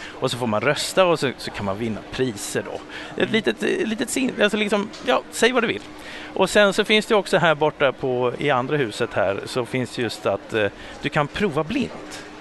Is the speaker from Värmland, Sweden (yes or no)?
no; Malmö, Skåne, Sweden; Jag är född och uppvuxen i Malmö men det hörs inte.